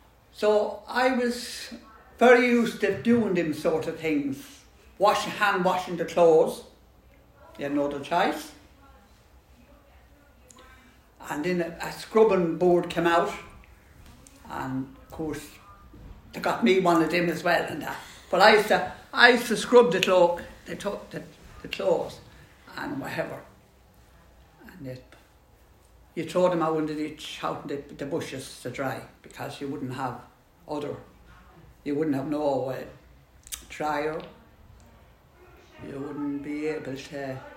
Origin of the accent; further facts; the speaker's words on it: Mullingar, Leinster, Ireland; born there; I was born in the County Westmeath in Mullingar. I'm one of 12.